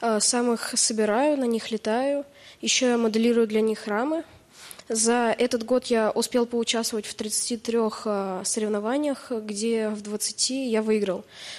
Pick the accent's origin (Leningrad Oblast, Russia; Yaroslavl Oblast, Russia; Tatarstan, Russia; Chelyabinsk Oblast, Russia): Tatarstan, Russia; Kazan; Я из Республики Татарстан, город Казань.